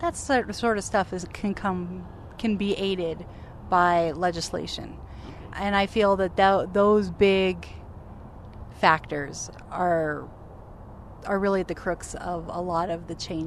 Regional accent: Albuquerque, New Mexico, United States; Actually, I grew up in Albuquerque, and I graduated cum laude from the University of New Mexico. My mom's from here.

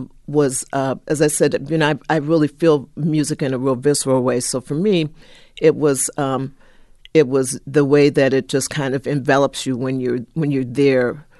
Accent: Detroit, Michigan, United States; I grew up in Detroit, and Detroit had such a great legacy of live music and great music in the schools, great public school music education.

